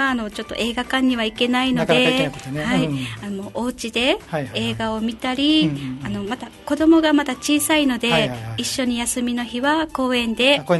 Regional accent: Nanjo, Okinawa, Japan; 出身は南城市です。

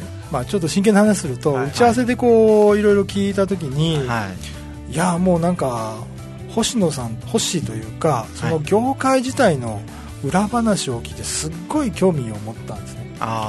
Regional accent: Kyoto, Japan; born there; 京都の、まあ、伏見というところですね

